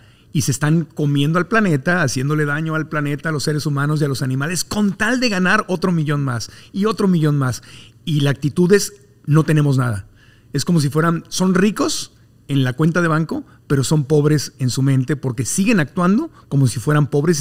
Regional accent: Tijuana, Baja California, Mexico; now in Monterrey, Mexico; la relación que tiene un tijuanense como yo, en el mundo en que yo nací, en Tijuana, con el dinero

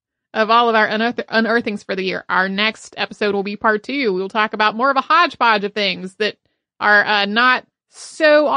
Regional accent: Australia; Growing up in Australia in the 90s, when we learned about World War

